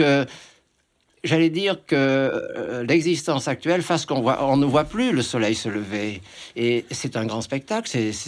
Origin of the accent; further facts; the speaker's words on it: Marseille, Provence-Alpes-Côte d'Azur, France; born there; je suis né au bord de la mer, je suis né à Marseille. En fait, plus qu'à Marseille, je suis né dans les Calanques.